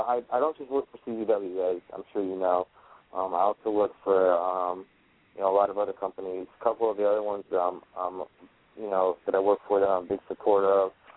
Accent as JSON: {"language": "English", "region": "New York", "country": "United States", "tie": "born or raised there", "said": "Well, where I grew up was Buffalo Bills country. I mean, I grew up 45"}